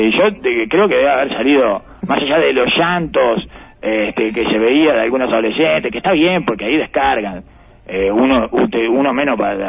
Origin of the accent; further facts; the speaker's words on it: Uruguay; Soy menos uruguayo, evidentemente, señor.